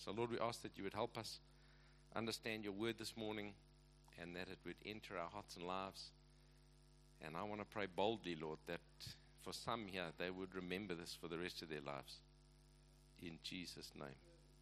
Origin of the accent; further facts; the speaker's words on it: KwaZulu-Natal, South Africa; I never pursued it growing up in Natal. So I think actually my Zulu is marginally better than my Afrikaans. So that's another whole story. That's because I grew up in a township for many years.